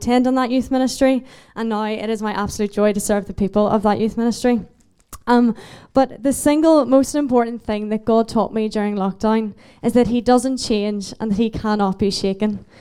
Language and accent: English; Belfast, Northern Ireland, United Kingdom; I am from Belfast in Northern Ireland. I am 22 years old